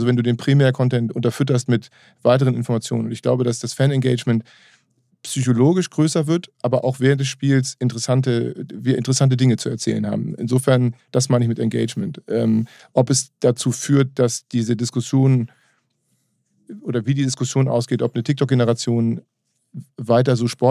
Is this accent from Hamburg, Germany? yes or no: yes; Hamburg, Germany; Also das war ja sozusagen die als Hamburger die Quelle, die Urquelle allen Wissens